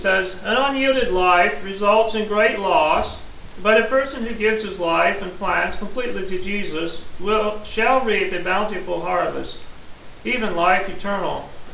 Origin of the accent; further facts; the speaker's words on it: Missouri, United States; moved away as an adult; I was born and raised in Scotland County, Missouri. It's in the northeast corner of the state, approximately 80 miles from here.